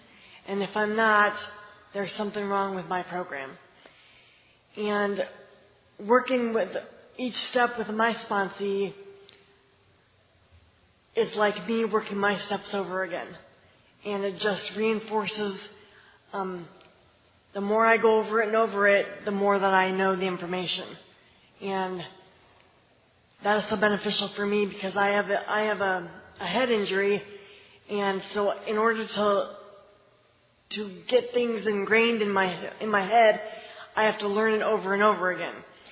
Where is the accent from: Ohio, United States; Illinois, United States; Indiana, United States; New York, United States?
Indiana, United States; Fort Wayne; I am from Fort Wayne, Indiana.